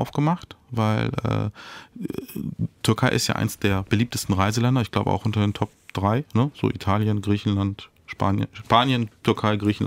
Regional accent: Düsseldorf, North Rhine-Westphalia, Germany; Ich bin ja eigentlich Düsseldorfer und habe da studiert.

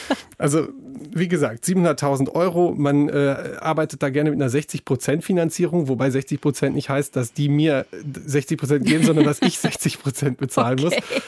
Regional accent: Wesel, North Rhine-Westphalia, Germany; born there; now in Bonn, Germany; Ich bin am Niederrhein in Wesel geboren, jetzt lebe ich in Bonn.

